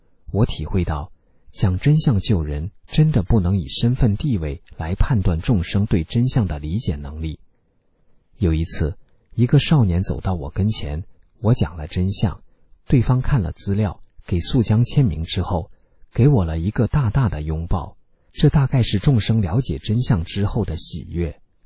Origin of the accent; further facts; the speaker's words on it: China; 我说我是大陆的